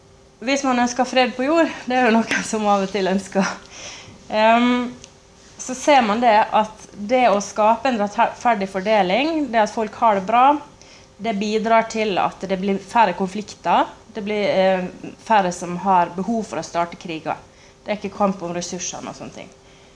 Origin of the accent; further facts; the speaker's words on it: Kathmandu, Bagmati, Nepal; jeg har sett folk i gatene i Kathmandu der jeg vokste opp